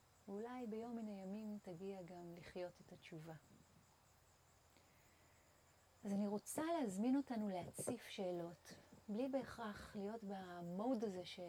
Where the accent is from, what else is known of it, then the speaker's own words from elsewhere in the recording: Hadera, Haifa District, Israel; לפחות אני גדלתי בחדרה